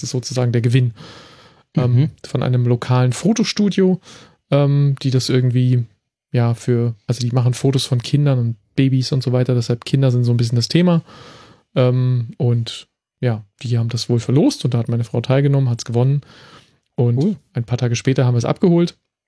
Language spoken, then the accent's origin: German; Berlin, Germany; War nie mein Favorite, also obwohl ich aus Berlin bin